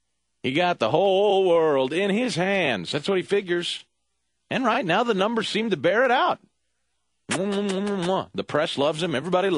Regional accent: Kansas City, United States; Let's go to Kansas City, my hometown.

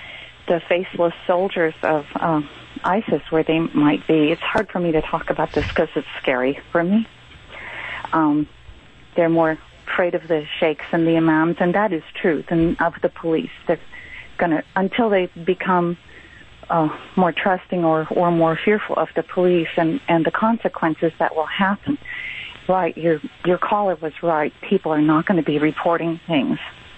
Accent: United States; I'm an American woman, and I'm good with languages.

